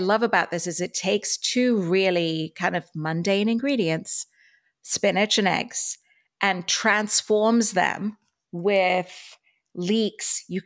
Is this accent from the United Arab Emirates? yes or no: yes; Dubai, United Arab Emirates; I grew up in Dubai, which is just across the water from Iran.